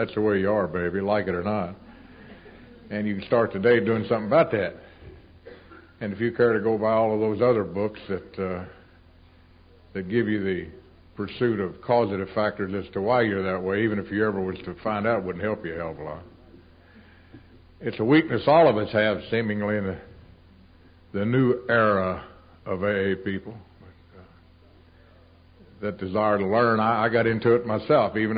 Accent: Louisville, Kentucky, United States

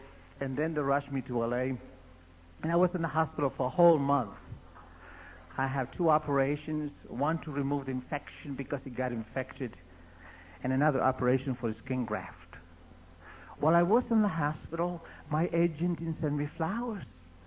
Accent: Argentina; I'm a gaucho from Argentina. I was born on a horse, senor, you know.

